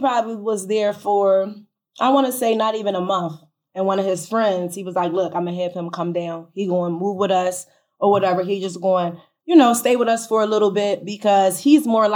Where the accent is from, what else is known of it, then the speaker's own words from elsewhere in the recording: Philadelphia, Pennsylvania, United States; Of course, we're from Philly.